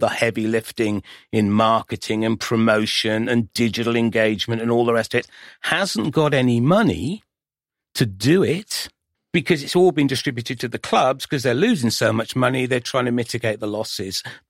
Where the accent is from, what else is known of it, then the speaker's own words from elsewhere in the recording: Wales, United Kingdom; I'm from South Wales